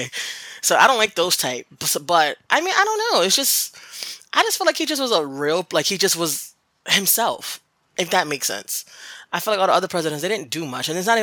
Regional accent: Bridgeport, Connecticut, United States; now in Waterbury, United States; I'm from Bridgeport. I currently live in Waterbury. It's just as dusty as Bridgeport.

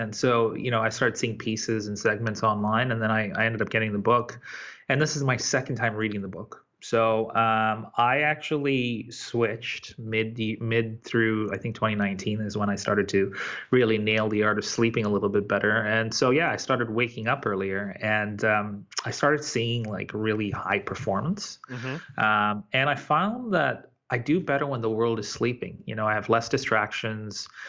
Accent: Tanzania; born there; I was born in Tanzania. My father was born in Zanzibar.

